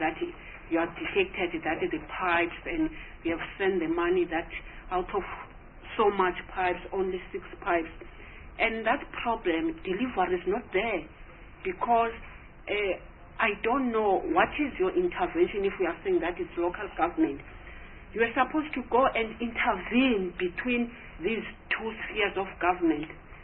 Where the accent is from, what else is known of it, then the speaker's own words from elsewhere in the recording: Eastern Cape, South Africa; I'm also from Eastern Cape.